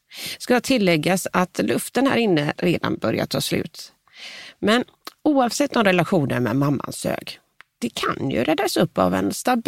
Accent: Gothenburg, Västra Götaland County, Sweden; Som den göteborgare jag är så fick jag faktiskt göra en snabb koll.

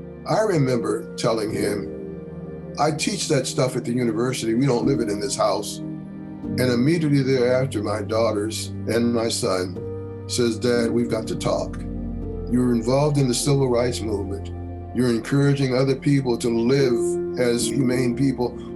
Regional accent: East Chicago, Indiana, United States; also born or lived in Hertzboro, Alabama; I was born in Hertzboro, Alabama. I grew up in East Chicago, Indiana.

